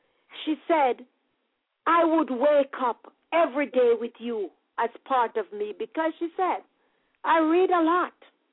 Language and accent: English; Jamaica; I was born and raised in Jamaica